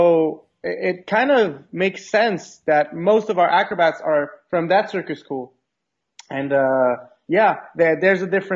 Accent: Quebec City, Quebec, Canada; I'm from Quebec City, Canada. Quebec, the province, and Quebec City, the city.

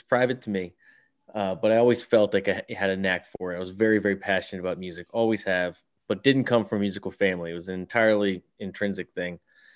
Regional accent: Baltimore, Maryland, United States; I grew up in Baltimore, been playing guitar my whole life.

